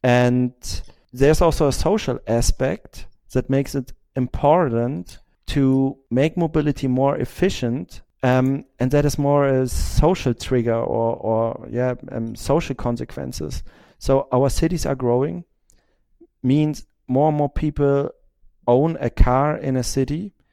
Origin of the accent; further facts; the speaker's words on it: Germany; now in Berlin, Germany; I'm from Germany, living in Berlin